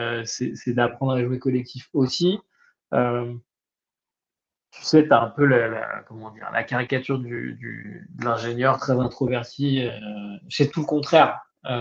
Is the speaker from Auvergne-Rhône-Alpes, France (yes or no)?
no; Paris, Île-de-France, France; Écoute, en tant que bon parisien, je suis à 12 sur 12, vérifié récemment.